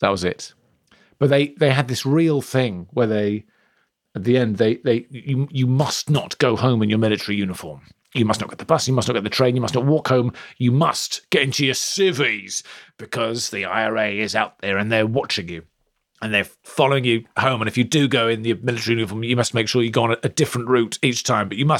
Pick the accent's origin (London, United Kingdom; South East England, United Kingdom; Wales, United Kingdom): South East England, United Kingdom; Portsmouth; I had that a bit as a kid because growing up in Portsmouth is basically just one huge military base.